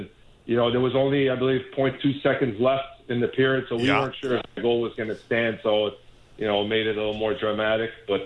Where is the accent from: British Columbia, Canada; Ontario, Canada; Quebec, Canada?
Quebec, Canada; Montreal; And in that game in Montreal, obviously Montreal is my hometown